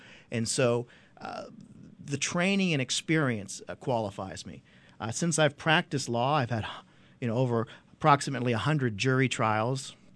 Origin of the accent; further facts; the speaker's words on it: Oil City, Pennsylvania, United States; I'm 43 years old. I've lived in Venango County my entire life. I was born in Oil City. I've resided there my whole life. My mother and father are here. My grandparents are from Venango County.